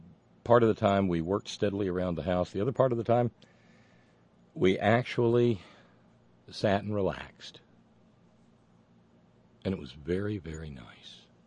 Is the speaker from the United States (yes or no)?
yes; Alabama, United States; that wonderful hot dog that I love from down where I grew up in Alabama